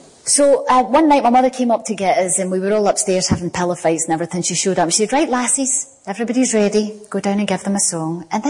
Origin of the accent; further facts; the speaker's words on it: Glasgow, Scotland, United Kingdom; But when I grew up in Glasgow, particularly working class, steel industry Glasgow, nobody had any money.